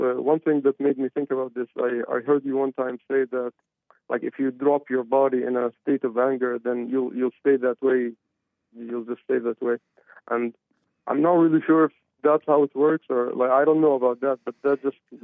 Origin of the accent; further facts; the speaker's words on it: Jordan; now in Germany; originally I'm from Jordan, so the Middle East, but. I moved to Germany